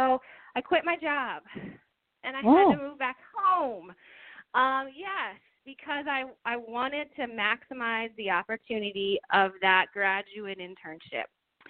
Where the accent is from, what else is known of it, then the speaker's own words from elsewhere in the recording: Easton, Pennsylvania, United States; I graduated and I moved back home to my hometown of Easton, Pennsylvania.